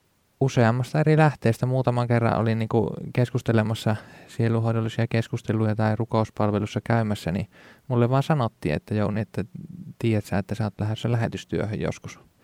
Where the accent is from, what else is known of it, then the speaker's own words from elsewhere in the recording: Kuhmo, Kainuu, Finland; kumpikin ollaan Kuhmosta kotoisi. Minä olen sieltä ihan itärajalta ja siellä kasvanut maatilan poika ja sitten Kajaaniin löysi opiskelemaan ja sitä kautta sitten nuorisotyöopintoihin Ylivieskaan ja sieltä toikin tie sitten Kuopioon